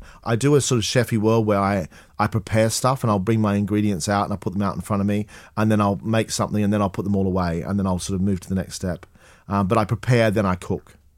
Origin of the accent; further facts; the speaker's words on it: Australia; as a kid growing up in Australia, we had fruit trees in the garden.